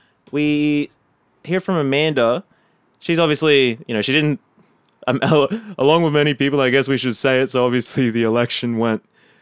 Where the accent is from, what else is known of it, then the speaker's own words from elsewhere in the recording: Canberra, Australian Capital Territory, Australia; We're from Canberra.